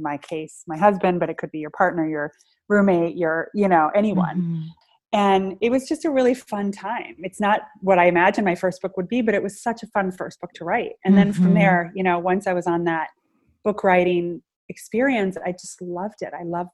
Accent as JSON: {"language": "English", "country": "United States", "said": "I just got married and my husband's Hungarian and I'm American."}